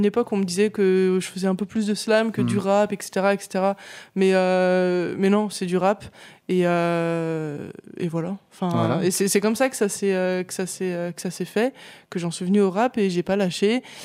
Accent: Dijon, Bourgogne-Franche-Comté, France; Je suis arrivée en Calade en 2019. Avant, j'étais originaire de Dijon, de la Côte d'Or.

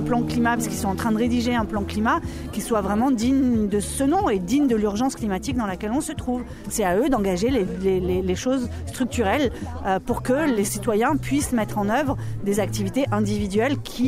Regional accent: Auvergne-Rhône-Alpes, France; on est effectivement du Beaujolais

